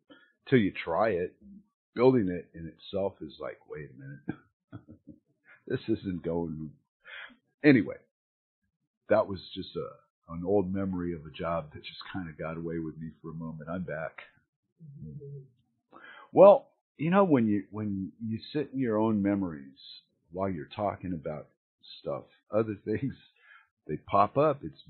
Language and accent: English; United States; I'm American. I should be waving an American flag